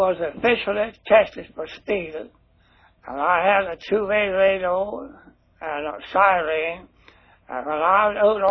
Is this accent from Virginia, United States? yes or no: yes; King George, Virginia, United States; I was born and raised in King George, lived in King George all my life. I was born in 1885. And I had one brother and four sisters.